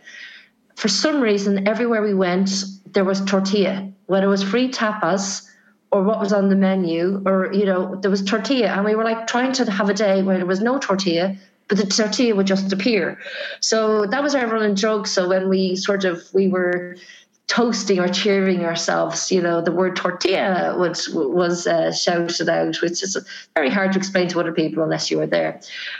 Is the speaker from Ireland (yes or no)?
yes; Ireland; And, you know, as an Irish person, we describe rain in different ways because we're so used to rain